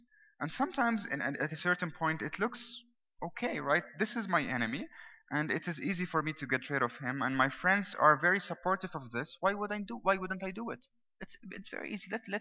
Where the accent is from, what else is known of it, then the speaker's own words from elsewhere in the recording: Syria; I remember growing up in Syria, my grandfather used to tell me who is your friend and I will tell you who you are